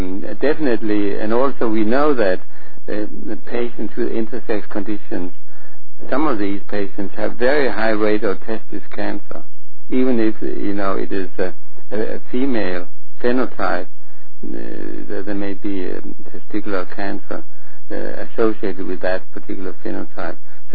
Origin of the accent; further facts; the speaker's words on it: Denmark; English is a second language; from Denmark.